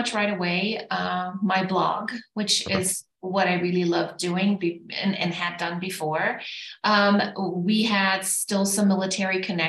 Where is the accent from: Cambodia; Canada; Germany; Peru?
Germany; now in United States; Yes, so I was born and raised in Germany. I came to the United States in 1995.